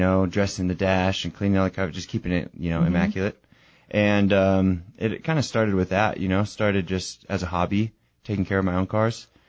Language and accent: English; Seattle, Washington, United States; now in Prescott, United States; No, I'm actually from Seattle.